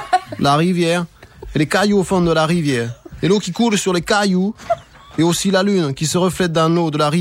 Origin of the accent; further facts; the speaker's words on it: South-West France, France; ça s'entend pas, mais je suis du Sud-Ouest.